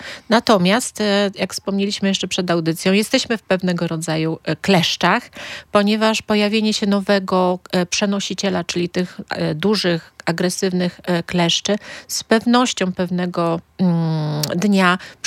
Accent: Gdynia, Pomeranian Voivodeship, Poland; akurat jestem z Gdyni

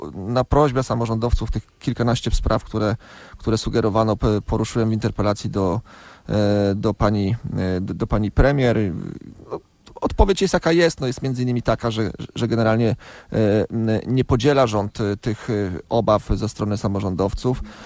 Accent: Słupsk, Pomeranian Voivodeship, Poland; jestem politykiem ziemi słupskiej, jestem ze Słupska

